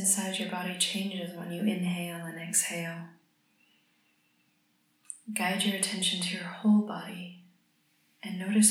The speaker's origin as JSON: {"language": "English", "country": "United States", "said": "I'm from the United States"}